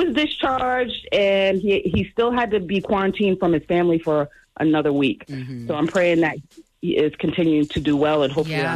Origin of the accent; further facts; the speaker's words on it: New England, United States; now in Georgia, United States; I'm from New England, but I live in Georgia now.